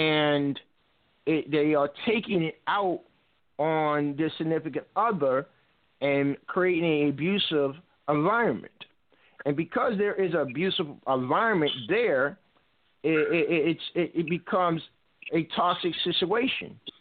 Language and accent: English; Brockton, Massachusetts, United States; also born or lived in Stowe, Massachusetts; I grew up in Stowe, Massachusetts, and finished being raised in Brockton.